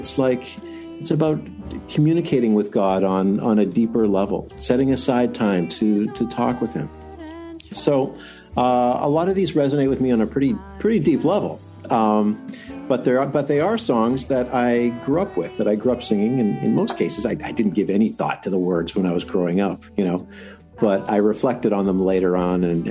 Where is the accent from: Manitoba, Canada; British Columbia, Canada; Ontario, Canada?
Manitoba, Canada; Winnipeg; growing up, I grew up in Winnipeg